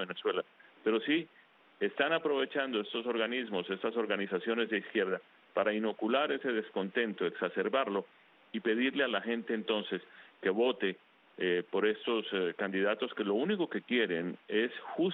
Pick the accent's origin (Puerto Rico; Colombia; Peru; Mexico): Colombia; now in United States; Yo sigo siendo tan colombiano como siempre lo he sido, sigo queriendo a mi país, sigo sufriendo a veces también con las cosas que suceden en mi país, pero ya soy un norteamericano, ya soy un estadounidense de tiempo completo.